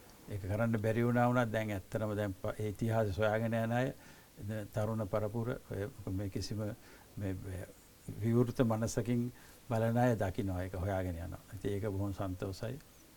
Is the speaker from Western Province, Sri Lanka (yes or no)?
yes; Negombo, Western Province, Sri Lanka; moved away as an adult; also born or lived in United States; මම බම්පලාතේ හැදුනේ මීගමුව ගම ජයාල දෙහිගාත මීගමුවේ උසස් පෙළ කරේ.